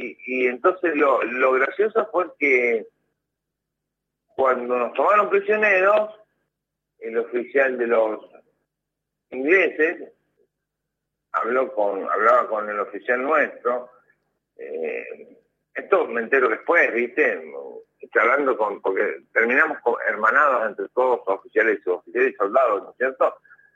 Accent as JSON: {"language": "Spanish", "town": "Corral de Bustos", "region": "Córdoba", "country": "Argentina", "tie": "born or raised there", "moved": "as an adult", "said": "Yo soy oriunda de Corral de Bustos, al sureste de la provincia de Córdoba."}